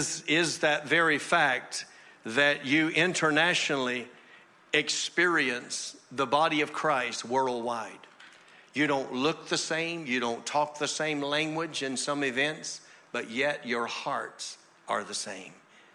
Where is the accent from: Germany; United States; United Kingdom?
United States; Laurinburg, North Carolina; And it's like … is holding a crusade at the Armory and invites all of the people in Laurinburg, North Carolina. That was my hometown.